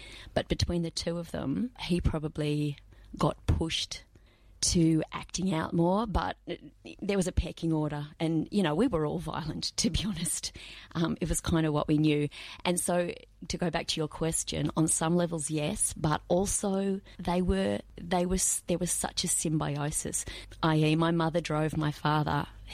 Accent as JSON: {"language": "English", "town": "Research", "region": "Victoria", "country": "Australia", "tie": "born or raised there", "said": "I am the youngest of five, and I grew up primarily in research out at Eltham. That's not where we started, but we moved out there when I was about nine."}